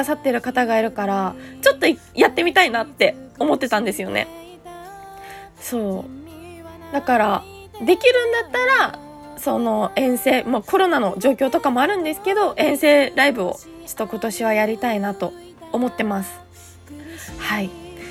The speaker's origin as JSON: {"language": "Japanese", "region": "Hokkaido", "country": "Japan", "said": "あの地元の北海道でライブやりたいなとか"}